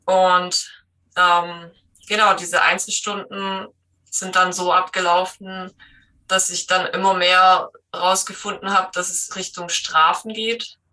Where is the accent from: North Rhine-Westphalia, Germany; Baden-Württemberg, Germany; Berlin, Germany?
Baden-Württemberg, Germany; komme aus dem Schwarzwald.